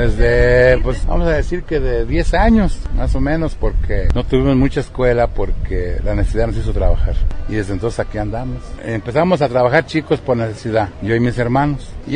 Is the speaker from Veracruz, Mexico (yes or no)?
no; Moya, Jalisco, Mexico; yo soy de Moya y aquí vendo.